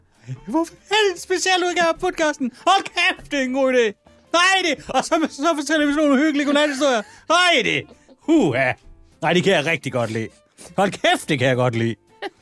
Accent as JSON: {"language": "Danish", "region": "Jutland", "country": "Denmark", "said": "Men jeg vil selv sige, at jeg er fra Jylland."}